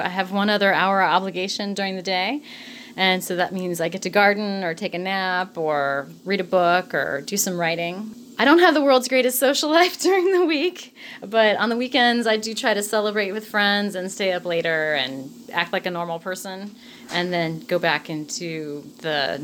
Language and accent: English; Dayton, Ohio, United States; In Dayton, Ohio.